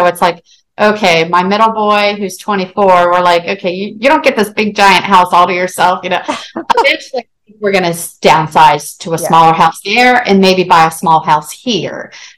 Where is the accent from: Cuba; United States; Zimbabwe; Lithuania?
United States; Ohio; now in San Antonio, United States; I'm from Ohio, but because of my husband's job, we're down in San Antonio.